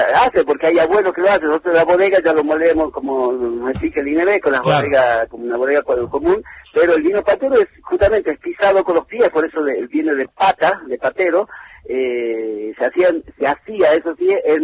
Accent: Amaicha del Valle, Tucumán, Argentina; los Amaichas hoy en día somos dueños del territorio

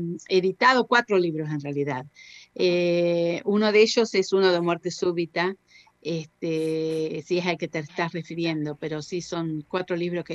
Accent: Spain; accent: Spanish; now in United Kingdom; soy una minoría en este país porque obviamente no soy británica, nacida aquí, que cuando hablo tengo un acento español impresionante

